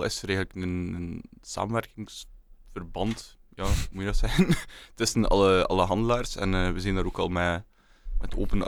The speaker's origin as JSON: {"language": "Dutch", "town": "Bruges", "region": "Flanders", "country": "Belgium", "said": "omdat we zelf van Brugge zijn."}